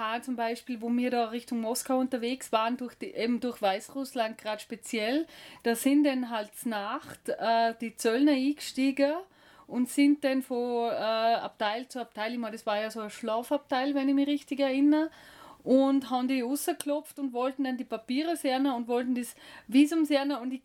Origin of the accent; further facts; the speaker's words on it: Salzburg, Austria; now in Vorarlberg, Austria; sind los von Vorarlberg als erstes einmal nach Salzburg zu meinen Eltern, von dort, wo ich herkomme.